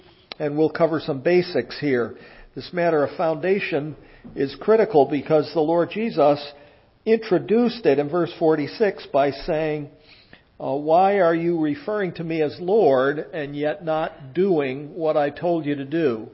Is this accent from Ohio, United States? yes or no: no; Bethany, Connecticut, United States; I'm from Connecticut in a little town called Bethany up in the hills.